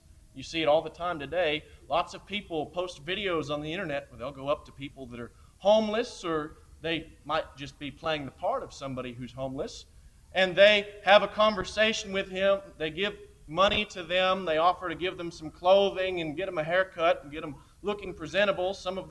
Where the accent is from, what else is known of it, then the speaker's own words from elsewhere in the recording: California, United States; also born or lived in Missouri; now in Kentucky, United States; I grew up in California. I lived in Missouri for a couple of years. I live in Kentucky now